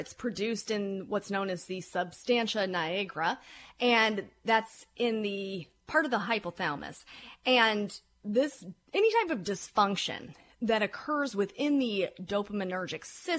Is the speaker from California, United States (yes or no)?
no; Detroit, Michigan, United States; But, you know, I'm from Detroit, so I have my loyalties, of course.